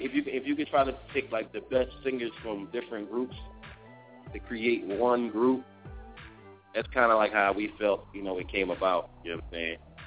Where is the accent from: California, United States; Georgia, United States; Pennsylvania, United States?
Pennsylvania, United States; Philadelphia; We love our city. Born and raised in Philadelphia.